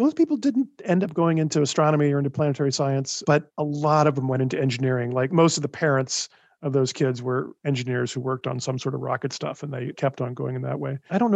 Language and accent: English; Alabama, United States; I grew up in Northern Alabama, which if people know about Alabama, they might think, that's a weird place.